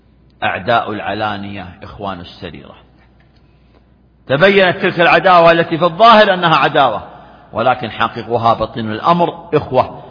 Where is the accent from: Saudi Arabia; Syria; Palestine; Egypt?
Saudi Arabia; بلادنا المملكة العربية السعودية